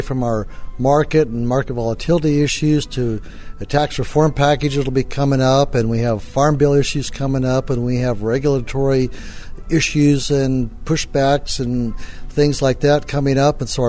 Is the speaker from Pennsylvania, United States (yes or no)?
no; California, United States; I'm a rancher from California and a true grassroots, a fifth-generation rancher.